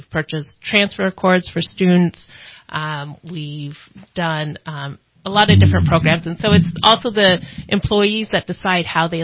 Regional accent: Redding, California, United States; also born or lived in New York / Europe; I'm a Redding native. I was born and raised here in Redding.

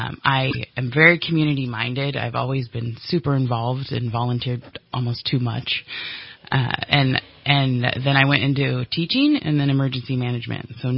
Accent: California, United States; So I am a small town girl. I grew up in Siskiyou County, married my high school sweetheart.

